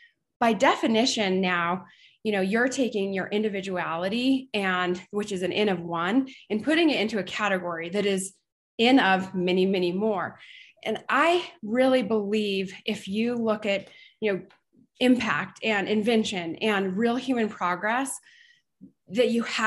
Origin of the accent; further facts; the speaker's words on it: Los Alamos, New Mexico, United States; You know, I grew up in Los Alamos, New Mexico, and you know, there was a culture there that's about, you don't pigeonhole, you think beyond